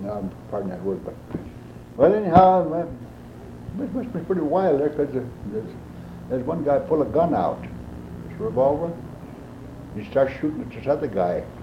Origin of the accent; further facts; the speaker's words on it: Zortman, Montana, United States; born there; But I was born in Zortman, like I told you.